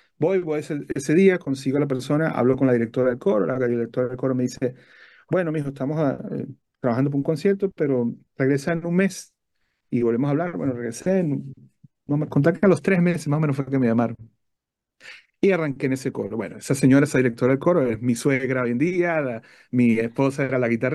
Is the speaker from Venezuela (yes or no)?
yes; Venezuela; moved away as an adult; now in United States; Soy venezolano, criado en Venezuela, pero me vine a estudiar aquí en Estados Unidos producción musical